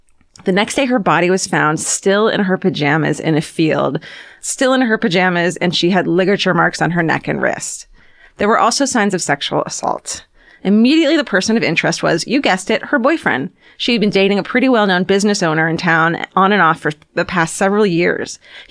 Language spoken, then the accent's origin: English; California, United States; I'm from South Orange County, technically.